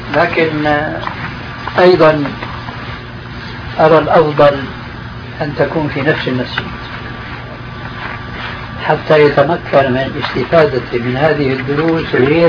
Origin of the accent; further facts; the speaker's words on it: Damascus, Damascus Governorate, Syria; وهذا موجود عندنا في دمشق بكثرة.